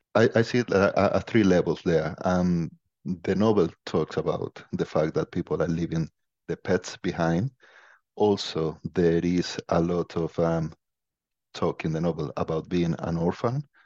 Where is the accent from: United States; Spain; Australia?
Spain; moved away as an adult; now in United Kingdom; I am from Spain, but I've been living in the UK for the last 19 years.